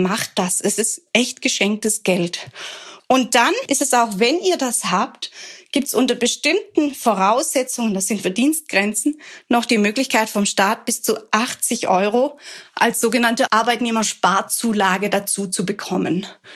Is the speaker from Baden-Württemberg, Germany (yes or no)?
yes; Baden-Württemberg, Germany; Ich bin ja als Schwäbin zur Sparsamkeit erzogen